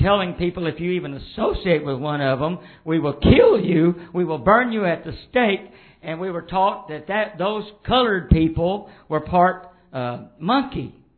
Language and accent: English; the South, United States; I was raised that way. I was raised in the South when they had separate restroom for whites and black.